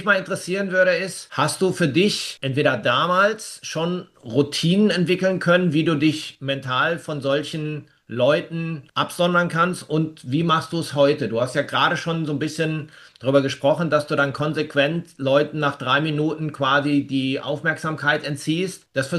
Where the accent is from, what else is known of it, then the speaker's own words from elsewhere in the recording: Dortmund, North Rhine-Westphalia, Germany; ursprünglich mal in Dortmund begonnen, wo ich aufgewachsen bin